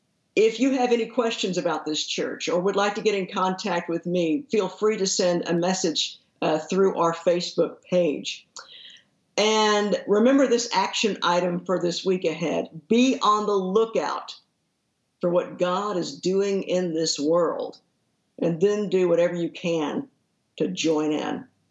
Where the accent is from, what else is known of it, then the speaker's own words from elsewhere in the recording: North Richland Hills, Texas, United States; In fact, this Cat Cafe is literally a block away from the church where I grew up there in North Richland Hills.